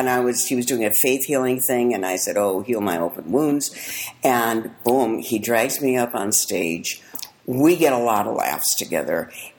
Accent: Milwaukee, Wisconsin, United States; I grew up in Milwaukee, that's in Wisconsin.

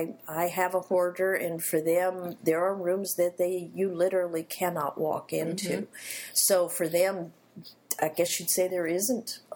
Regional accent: Dallas, Texas, United States; Well, I'm from Dallas, Texas. My family moved around a good deal

